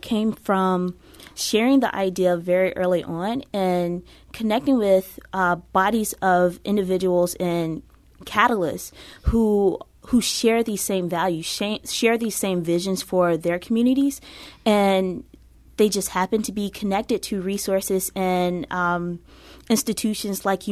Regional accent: Memphis, Tennessee, United States; now in St. Louis, United States; No, I'm not. I am from Memphis, Tennessee.

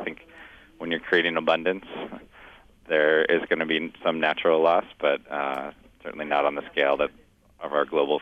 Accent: California, United States; Yeah, I think that's one of the luxuries of growing up in California, where a lot of that stuff grows really easily. And growing up in an area, too, that used to be farmland

